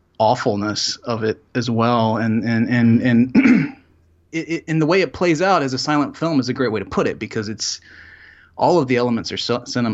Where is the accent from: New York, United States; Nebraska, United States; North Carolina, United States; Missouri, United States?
North Carolina, United States; Salisbury; I grew up in North Carolina.